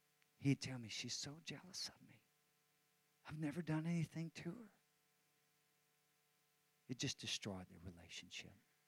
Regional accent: Texas, United States; But I live in Texas, and I'm a Texan

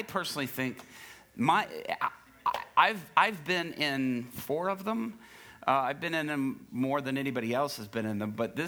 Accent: Dallas, Texas, United States; also born or lived in Japan; Texas is really home for me. I was born in Japan, but as soon as we moved back to the States, we moved here, up in the Dallas area

